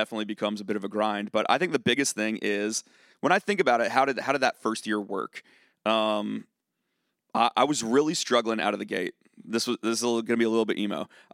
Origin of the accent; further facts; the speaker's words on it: Charlottesville, Virginia, United States; like, I'm from Charlottesville, Virginia. That's a very intellectual town.